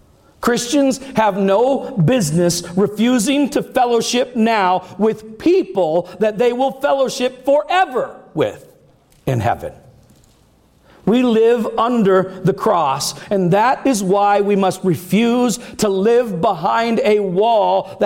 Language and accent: English; United States; I am proud of my citizenship as an American.